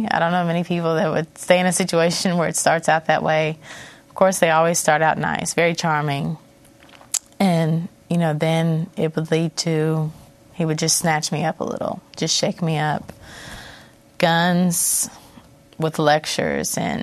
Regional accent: Fort Campbell, Kentucky, United States; born there; So I was born in Fort Campbell. It's a military base, raised in a military community, very supportive community.

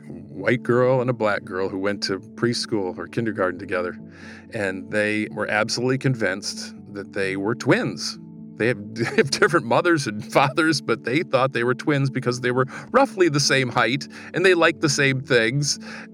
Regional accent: Toledo, Ohio, United States; So this is a kid in Toledo, Ohio, my hometown, who had been taught at an early age to pay it forward.

